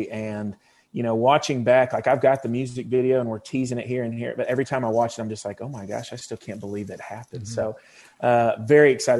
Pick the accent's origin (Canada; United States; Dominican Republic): Dominican Republic; I grew up in the Dominican Republic, so I've always had that Hispanic, you know, feel to a lot of my music.